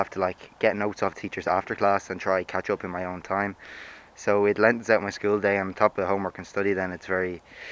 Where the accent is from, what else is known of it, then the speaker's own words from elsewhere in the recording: Ulster, Ireland; I'm 17 years old and I'm from Cavan and I'm doing the leaving cert this year.